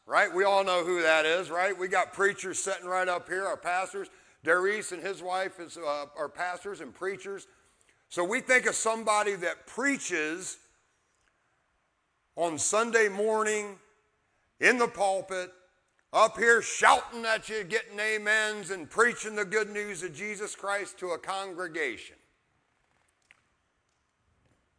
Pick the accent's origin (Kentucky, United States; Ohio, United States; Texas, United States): Ohio, United States; Ontario; The corn likes hot temperatures and rain, from what I've always heard growing up in Ontario, Ohio.